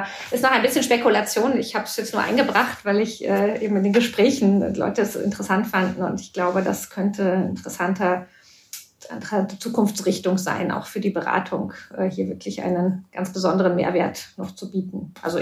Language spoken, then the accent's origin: German; Germany; Und ich als Deutsche denke mir immer so, was habt ihr eigentlich bei uns?